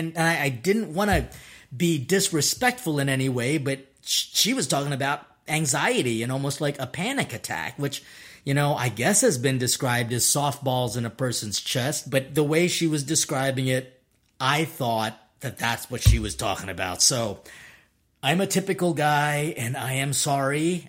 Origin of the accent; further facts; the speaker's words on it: Philippines; And so, I'm a Filipino priest.